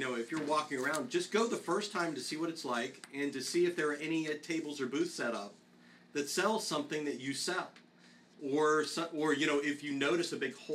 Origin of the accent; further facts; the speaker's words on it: Tampa, Florida, United States; Heck, I get that way because I'm from Tampa, as I said.